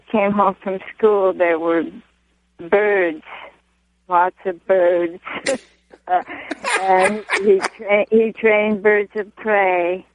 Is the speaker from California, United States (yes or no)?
yes; Los Angeles, California, United States; born or raised there